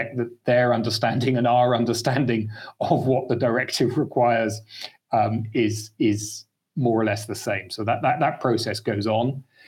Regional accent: United Kingdom; now in Belgium; I'm British, but also now Belgian.

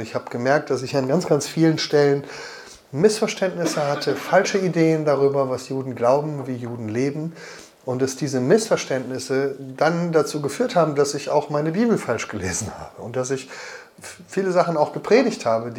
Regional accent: Marburg, Hesse, Germany; Ich komme aus Marburg.

